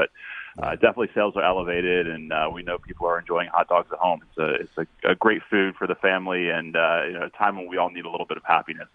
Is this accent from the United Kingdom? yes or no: no; the South, United States; I'm a chili dog guy. I'm from the South.